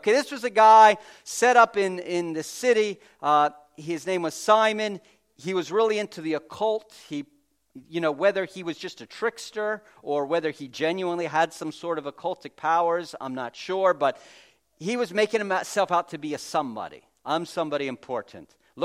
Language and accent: English; United States; And I'm from America, like my country's only like 5 minutes old.